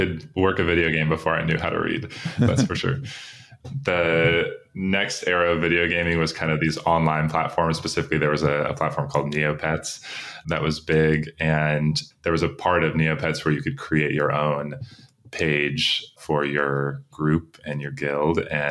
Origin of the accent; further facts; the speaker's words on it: Tampa, Florida, United States; I am from Tampa, Florida. Went to school at the Georgia Institute of Technology in Atlanta.